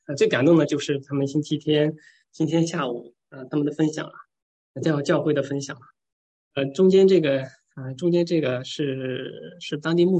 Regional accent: China; 我觉得这包括我中国人来说，中国人不太可能有一朵白花放在话筒上面

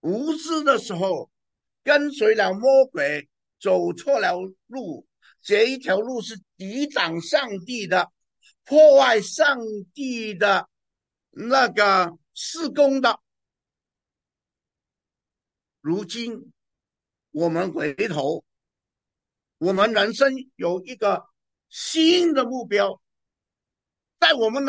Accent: Hong Kong; 我从香港来

